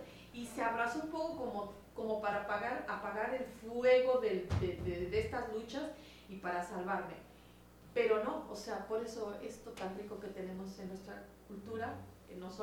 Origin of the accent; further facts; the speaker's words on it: Mexico; yo sí me crié en México.